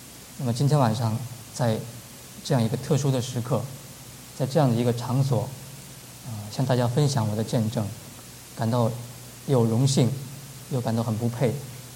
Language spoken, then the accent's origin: Chinese; China; 那我是出生在中国大陆的一个知识分子的家庭，我的父亲母亲都是做科学的研究。那么我从小所受的教育呢，也是这样的，无神论的教育，在这样的一种环境下成长。